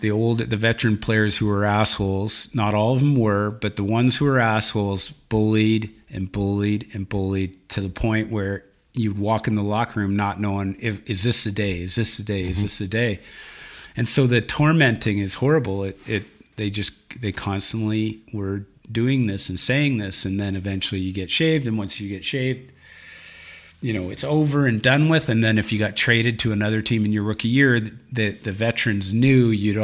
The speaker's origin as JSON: {"language": "English", "town": "Victoria", "region": "British Columbia", "country": "Canada", "said": "I'm from Victoria"}